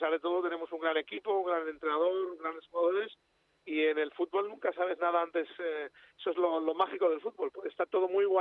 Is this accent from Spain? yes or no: yes; Spain; also born or lived in Germany; Soy español 100%, pero indudablemente está muchos años en Alemania.